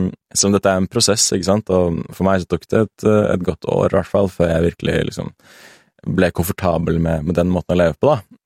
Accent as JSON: {"language": "Norwegian", "town": "Sandefjord", "region": "Vestfold og Telemark", "country": "Norway", "also_born_or_lived": "Bergen", "moved": "as an adult", "said": "Og så endte det på en måte opp med at jeg flyttet til Bergen fra Sandefjord, da jeg var 19 eller noe sånt."}